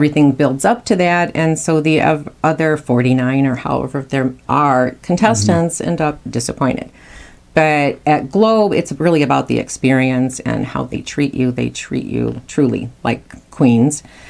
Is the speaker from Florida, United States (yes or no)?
no; Illinois, United States; I really try to not just focus on my home state of Illinois, to try to get out as many states as I possibly can.